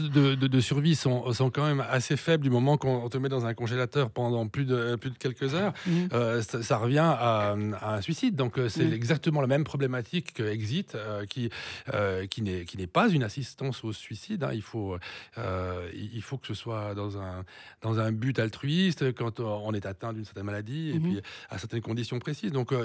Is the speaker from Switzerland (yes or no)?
yes; Sion, Valais, Switzerland; Surtout, je viens de Sion, qui est la capitale du feu, par contre.